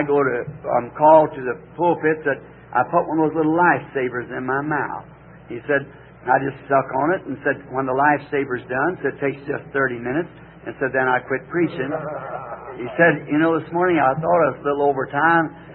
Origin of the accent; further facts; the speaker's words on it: Ireland; Of course, being Irish, my people are Catholic.